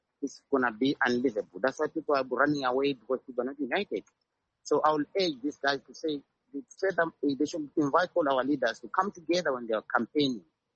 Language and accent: English; Plumtree, Matabeleland South, Zimbabwe; say, for instance, I come from Plumtree.